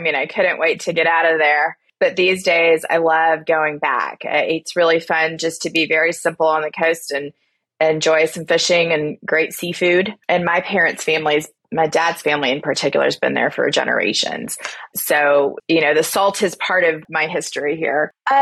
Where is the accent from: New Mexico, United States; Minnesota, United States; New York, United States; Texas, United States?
Texas, United States; So I come from a very small coastal town in Texas.